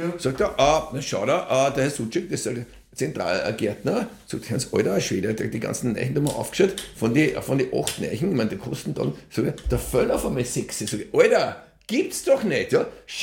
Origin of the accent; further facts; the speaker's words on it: Vienna, Austria; Ich bin in der Rotenhofgasse aufgewachsen.